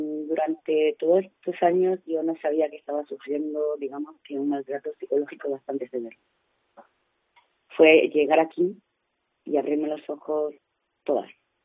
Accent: Andalusia, Spain; La gracia es que digo Castilla León porque yo soy andaluza, no soy de aquí.

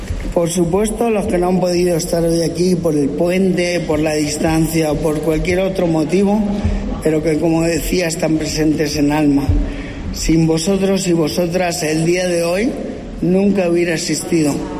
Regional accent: Castilla-La Mancha, Spain; Y encima, regalármelo en mi tierra, en mi casa, con mi gente. Quiero agradecer a todo el Consejo de Gobierno de Castilla-La Mancha su trabajo

